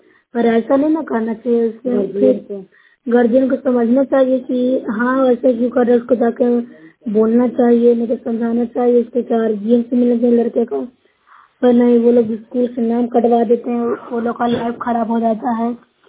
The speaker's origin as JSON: {"language": "Hindi", "region": "Bihar", "country": "India", "said": "मैं नौसरा ब्लॉक से हूँ, जिला नालंदा की रहने वाली हूँ।"}